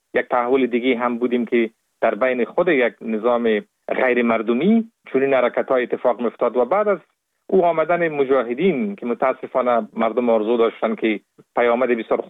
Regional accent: Kabul, Afghanistan; born there; در سال 1970 متولد شدیم در کابل در یک خانواده روشن فکر.

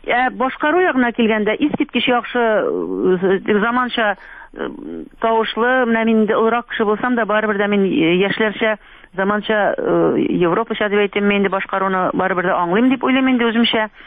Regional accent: Bashkortostan, Russia; Мин Кырым татары түгел, мин Башкортстаннан килгән, Казанда укыдым

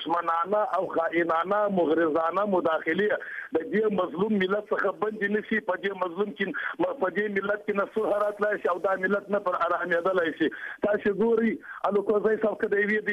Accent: Kandahar, Afghanistan; زه خپل د کندهار یم

